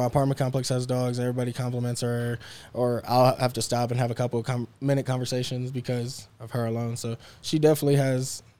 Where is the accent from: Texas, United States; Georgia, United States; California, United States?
Texas, United States; And I'm from Texas, like, you might see your local dog on the street, but it could be a neighborhood dog.